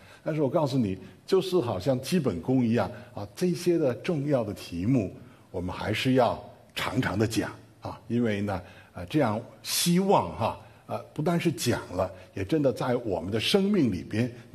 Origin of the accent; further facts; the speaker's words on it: Beijing, China; 那么我是北京人啊，那么在北京出生长大，在那里上大学哈、然后工作。